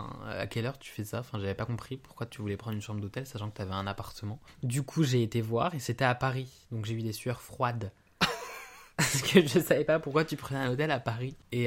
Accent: Portugal; je suis pas français de base, je suis portugais.

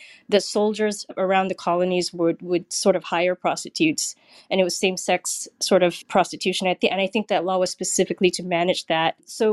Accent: Singapore; now in San Francisco, United States; Yes, I'm Singaporean. I live in San Francisco.

